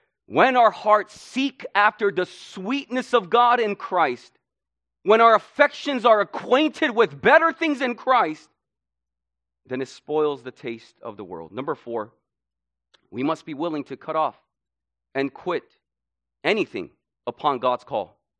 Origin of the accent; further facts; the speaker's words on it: California, United States; now in Fullerton, United States; people would know when I was in LA, I was from the Bay. From the way I talk, from the teams I rooted for, right, to my pride from being from the Bay.